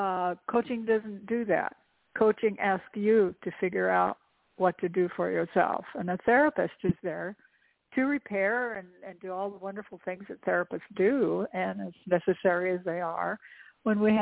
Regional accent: Pasadena, California, United States; I grew up in Pasadena. Guess what's there? JPL, Jet Propulsion Lab

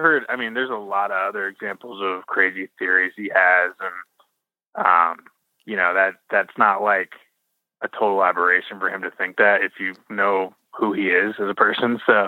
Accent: Canada; I love Canada. Yeah. I've always loved Canada. I'm French Canadian

